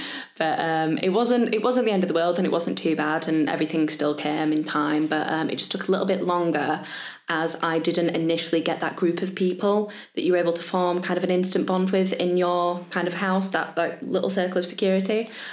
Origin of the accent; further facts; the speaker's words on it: Leeds, Yorkshire and the Humber, United Kingdom; I'm still staying in Leeds now. Born and bred, never moved. Well, moved once, regretted it, now I'm back. Great city.